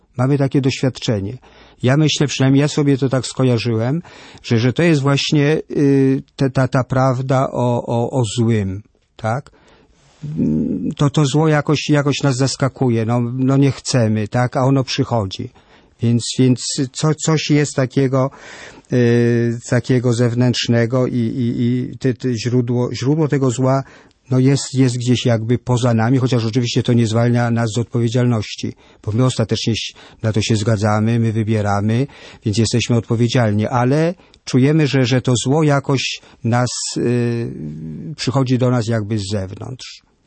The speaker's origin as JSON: {"language": "Polish", "town": "Kraków", "region": "Lesser Poland", "country": "Poland", "said": "Ja jestem z Krakowa, więc przeżywałem te dni."}